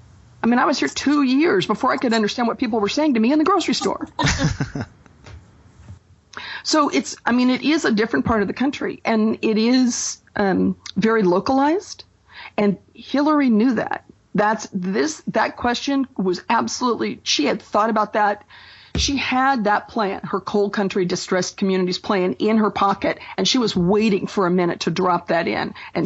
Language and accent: English; California, United States; now in Indiana, United States; I'm a Californian who moved to this part of the country.